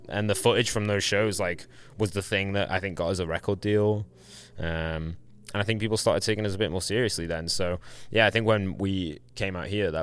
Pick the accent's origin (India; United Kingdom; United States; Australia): United Kingdom; England; Maybe the fact that we're English and we're silly.